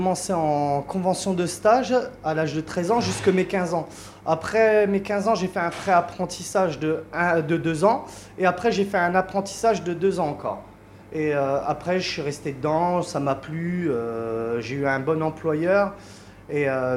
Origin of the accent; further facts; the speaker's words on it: Porto, Norte, Portugal; now in Lisbon, Portugal; Moi je suis de Porto, hein. J'ai toute ma famille dans le nord, je suis fier d'être de là-bas. Et je suis né avec deux cultures